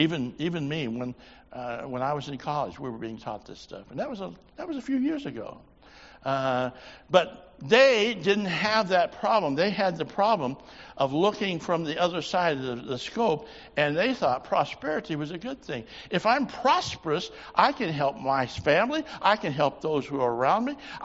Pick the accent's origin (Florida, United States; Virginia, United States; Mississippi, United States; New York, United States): Mississippi, United States; Biloxi; born there; I was born in Biloxi, Mississippi. Do I sound like a Southerner? I don't know. Of course, I was just born there, and 3 or 4 days later, I was gone, never to come back again until Hurricane Camille.